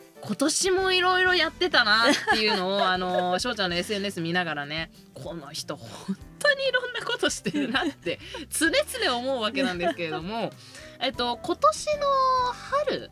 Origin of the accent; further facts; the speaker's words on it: Niigata, Japan; now in Tokyo, Japan; 私新潟出身なので